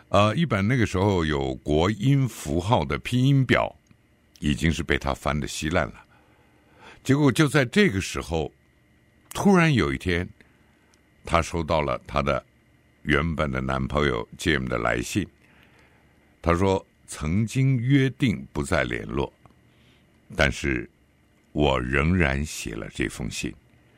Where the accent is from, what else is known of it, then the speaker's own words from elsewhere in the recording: Taiwan; 像我们在台湾长大，你让我们讲所谓的少数民族的语言，那是非常非常困难的。